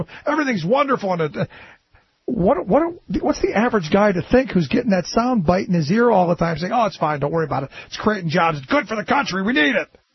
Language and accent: English; Cleveland, Ohio, United States; I grew up in Cleveland, Ohio, home of the Clean Water Act, the river that caught on fire because it was so badly polluted by the steel mills.